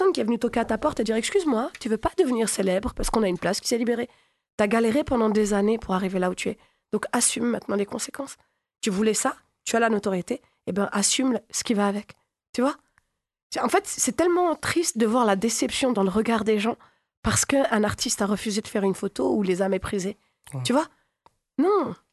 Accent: Djerba, Medenine, Tunisia; Je suis originaire de Djerba.

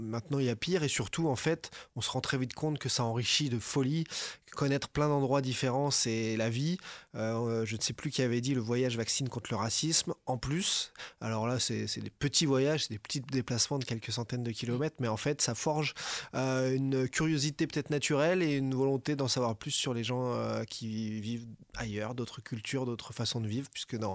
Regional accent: Auxerre, Bourgogne-Franche-Comté, France; also born or lived in Hauts-de-Seine; je suis né dans les Hauts-de-Seine. Puis le travail de mes parents a fait que je suis parti m'exiler. Toute la famille du côté d'Auxerre

